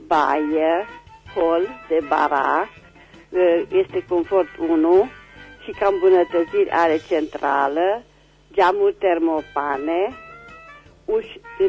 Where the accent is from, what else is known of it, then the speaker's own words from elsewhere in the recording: Reșița, Caraș-Severin, Romania; sunt din Reșița